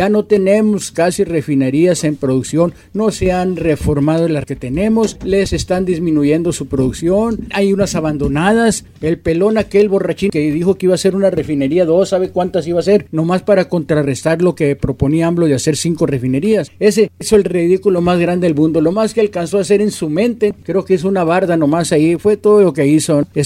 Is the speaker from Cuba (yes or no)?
no; Mexico; somos capaces los mexicanos